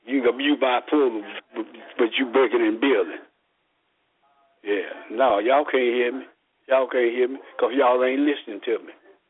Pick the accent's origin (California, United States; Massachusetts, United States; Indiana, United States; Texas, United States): Texas, United States; Bonton; I'm from Bonton, Texas. Yeah, the true home of Bonton.